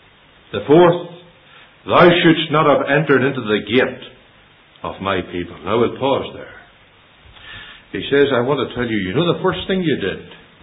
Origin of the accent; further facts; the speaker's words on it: Ireland; And being Irish people, it's not easy getting on with each other.